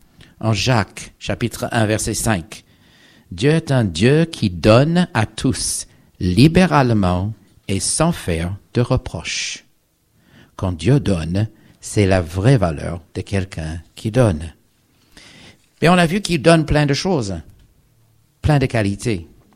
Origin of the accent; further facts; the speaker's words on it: Geneva, Switzerland; C'est un vrai plaisir pour moi d'être de nouveau, être chez moi à Genève.